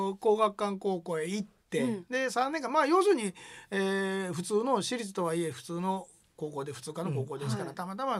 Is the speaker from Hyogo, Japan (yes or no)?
yes; Himeji, Hyogo, Japan; 母親が中学校の先生だったんですよ、姫路市内の、で姫路で生まれ育ったんです。